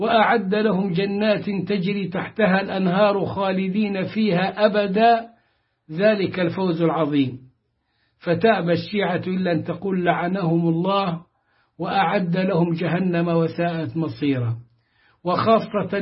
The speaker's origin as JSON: {"language": "Arabic", "country": "Egypt", "said": "وهو المدعو حسن شحاتة عندنا في مصر إلى أن نفق"}